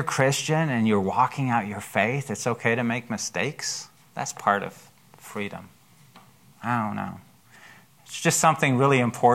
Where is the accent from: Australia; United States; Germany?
Germany; my church that I grew up with in Germany